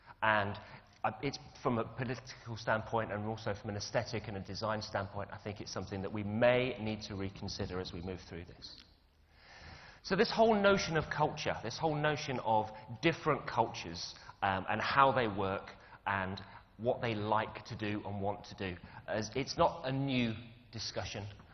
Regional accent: England, United Kingdom; I mean, as an Englishman, you know, I'm bloody hopeless at foreign languages.

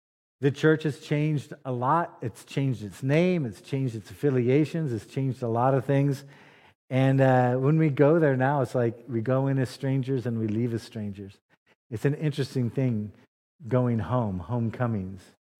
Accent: United States; moved away as an adult; After we'd been here about 2 years when we went back to the States, it was a big homecoming.

